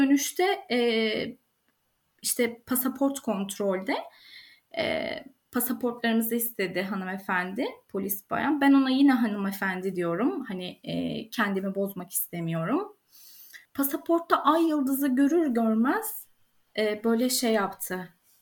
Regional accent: Istanbul, Turkey; İstanbul doğma büyüme biri olduğum için belki de bunu inanın kestiremiyorum nereden geliyor.

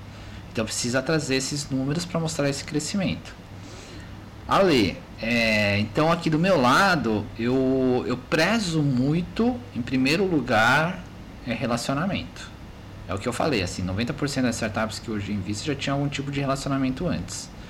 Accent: São Paulo, Brazil; born there; Porque eu sou brasileiro, sou nascido em São Paulo

